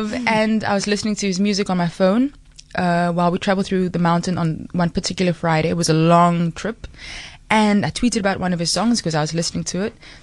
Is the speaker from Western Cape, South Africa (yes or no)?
yes; Cape Town, Western Cape, South Africa; I grew up in Cape Town.